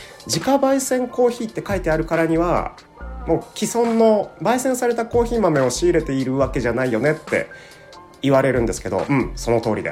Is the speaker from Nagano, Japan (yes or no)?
yes; Azumino, Nagano, Japan; 僕ここで生まれてここで育っているんですけど